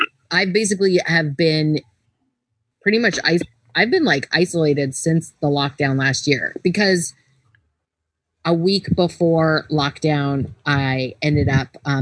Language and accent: English; Canada; And I was like, what? This is, and as a Canadian, you know, and we always talk about American medical, right?